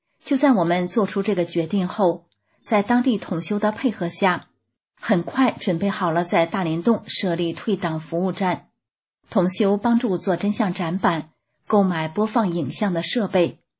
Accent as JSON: {"language": "Chinese", "country": "China", "said": "你也是中国人，我也是中国人，"}